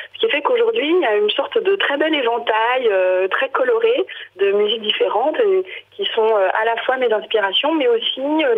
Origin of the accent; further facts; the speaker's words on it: Madagascar; Donc moi je suis malgache et c'est vrai que dans la culture malgache, la musique c'est ce qui rythme en fait l'existence